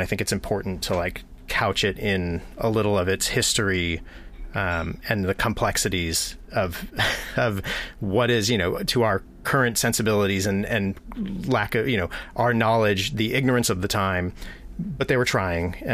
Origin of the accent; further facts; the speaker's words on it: Duxbury, Massachusetts, United States; So I grew up in Duxbury, Massachusetts, which is part of like the Plymouth County